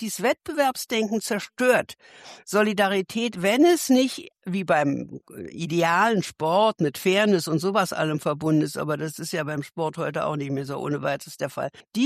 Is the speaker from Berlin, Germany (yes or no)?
yes; Berlin, Germany; Als Berlinerin fahre ich seit Jahrzehnten S-Bahn.